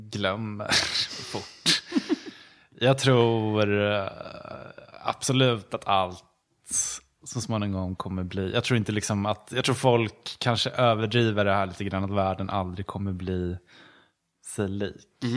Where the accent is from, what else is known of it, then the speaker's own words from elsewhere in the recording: Gävle, Gävleborg County, Sweden; jag kommer från Gävle. Alltså det är en väldigt sportig stad.